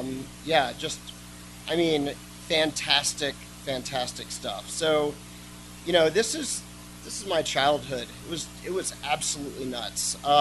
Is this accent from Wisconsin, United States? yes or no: no; Alabama, United States; born there; I was born in Alabama, and we just go downhill from there. But I moved 21 times before I got out of high school